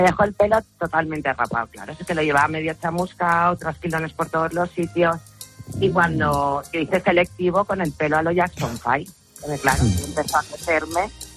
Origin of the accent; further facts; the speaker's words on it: Valencian Community, Spain; Yo soy valenciana, ya sabéis todos los valencianos lo que nos gusta jugar con los petardos y tirar petardos.